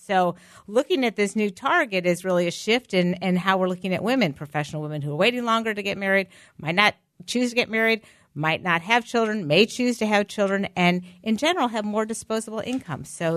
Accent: Midwest, United States; I say aunts because I'm from the Midwest.

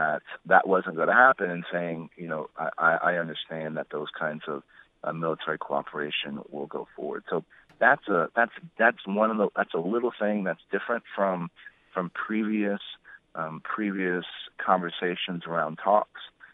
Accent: San Antonio, Texas, United States; I'm from San Antonio. We have CPS Energy there.

